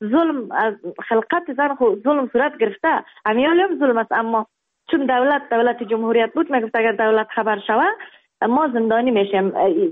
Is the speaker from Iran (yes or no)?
no; Kabul, Afghanistan; also born or lived in Baghlan, Afghanistan; و در افغانستان در ولایت بغلان در دنیا آمدیم. جاغری بود، از اونجا آمدیم کابل.